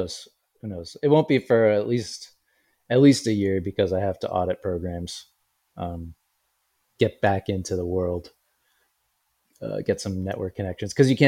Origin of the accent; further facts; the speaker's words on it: Canada; You can still apply as a Canadian to U.S. graduate programs.